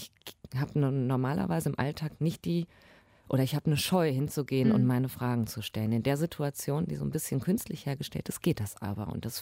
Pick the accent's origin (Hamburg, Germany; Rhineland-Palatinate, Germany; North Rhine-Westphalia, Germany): North Rhine-Westphalia, Germany; Hamm; born there; Ich bin in Hamm geboren. Meine Eltern haben ein bisschen mit polnischem Akzent gesprochen, ja, aber ich ja nicht.